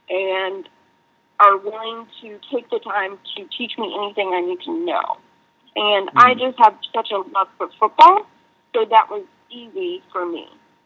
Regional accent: New Mexico, United States; I grew up in New Mexico where there's no professional sports team.

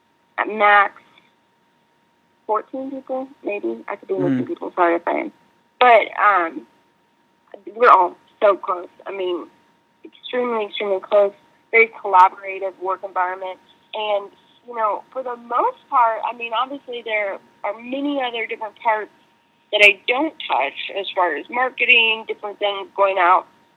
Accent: New Mexico, United States; I grew up in New Mexico where there's no professional sports team.

